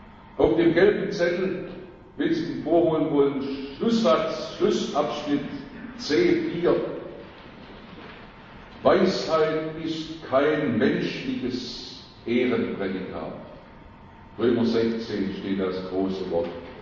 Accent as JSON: {"language": "German", "town": "Schondorf", "country": "Germany", "said": "Ich komme ja aus Schondorf und bin arg angewachsen hier im Bremstal."}